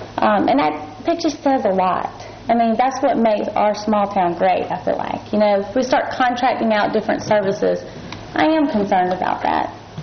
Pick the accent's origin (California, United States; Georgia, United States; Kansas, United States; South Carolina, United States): South Carolina, United States; North Augusta; I grew up in North Augusta, born and raised